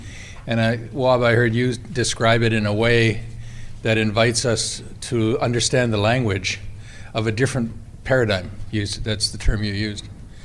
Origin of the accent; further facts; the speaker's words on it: Canada; that they'd become part of our Canadian language, even when we're speaking English.